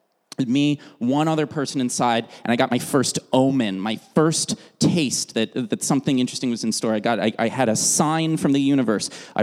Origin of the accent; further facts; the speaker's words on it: United States; Great that I know that in the 21st century as an American